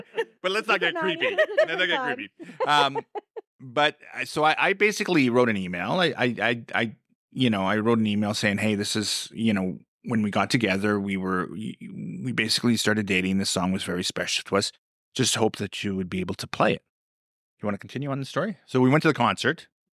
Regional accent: Sudbury, Ontario, Canada; So the song brings us back because we grew up in Sudbury, Ontario.

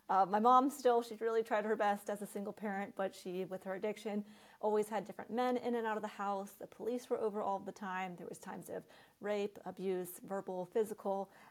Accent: San Diego, California, United States; So I grew up in San Diego, California.

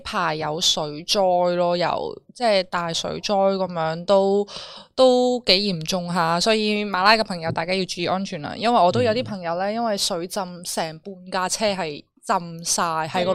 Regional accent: Macau; now in Malaysia; 我唔系啊，我系澳门人，只不过早几年去咗马来西亚。

